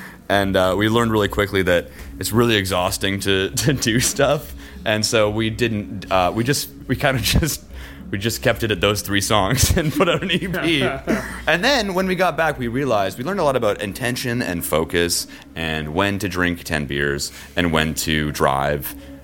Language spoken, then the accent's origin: English; Canada; growing up in Canada and getting to play these venues like Commodore and the Phoenix, these places that you grow up just dreaming of playing